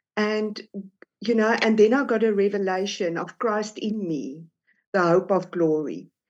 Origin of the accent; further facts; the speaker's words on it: South Africa; from South Africa.